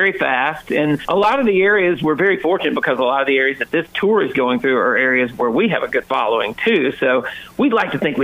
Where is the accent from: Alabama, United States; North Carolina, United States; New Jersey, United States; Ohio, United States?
Alabama, United States; Birmingham; I grew up in Birmingham, Alabama